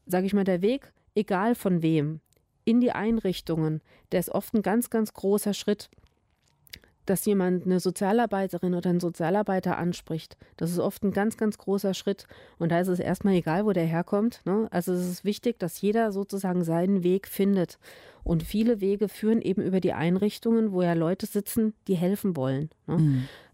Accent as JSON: {"language": "German", "region": "Rhineland-Palatinate", "country": "Germany", "said": "Und der spielt in der Pfalz, also da, wo ich herkomme"}